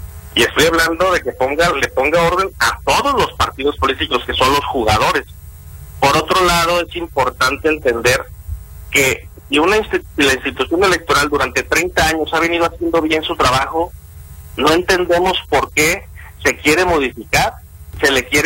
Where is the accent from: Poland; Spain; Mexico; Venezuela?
Mexico; nosotros lo que queremos y lo que pretendemos aquí como mexicanos es que se defienda un valor